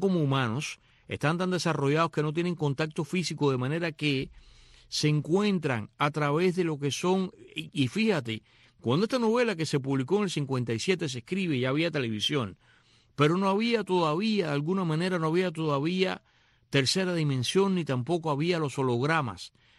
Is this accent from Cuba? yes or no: yes; Cuba; Esas cosas que hacemos los cubanos